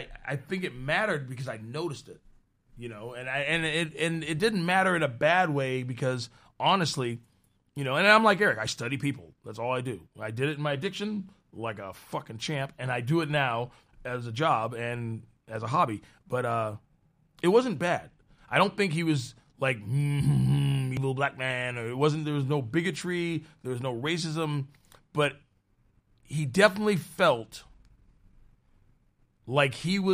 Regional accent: Norfolk, Minnesota, United States; I'm 47, so what I thought was old when I was young, growing up in Norfolk, Minnesota

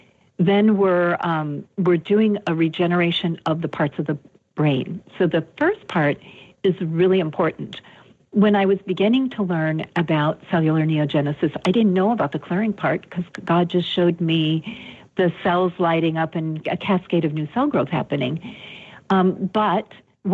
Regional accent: Minnesota, United States; born there; Beverly, I was born in Minnesota. You're my neighbor.

